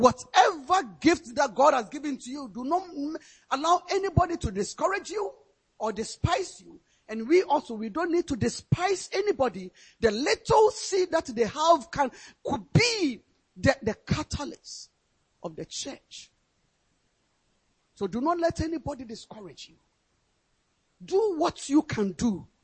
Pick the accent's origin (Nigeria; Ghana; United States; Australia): Ghana; I am African Ghanaian. I'm from Ghana.